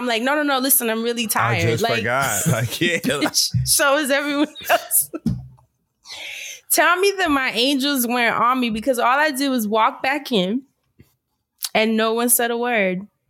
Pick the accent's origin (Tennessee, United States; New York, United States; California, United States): New York, United States; God, I'm such a New Yorker.